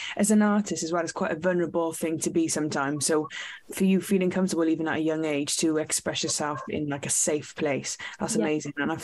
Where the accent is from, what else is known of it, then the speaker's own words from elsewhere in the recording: Cardiff, Wales, United Kingdom; I am a reggae artist and BBC Radio Wales presenter from Cardiff. I am a Welsh Jamaican and I am a grandchild of the Windrush.